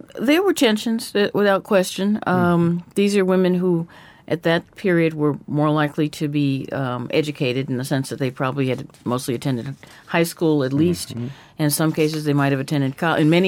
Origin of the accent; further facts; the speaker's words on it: Washington, District of Columbia, United States; And I grew up in Washington, D.C., and my mother did as well